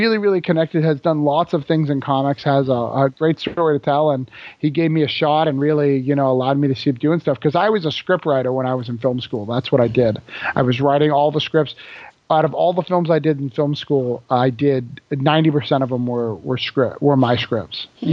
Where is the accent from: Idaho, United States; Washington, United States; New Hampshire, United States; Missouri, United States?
New Hampshire, United States; moved away; You know, I came to Florida. I moved to Florida from New Hampshire to be in film.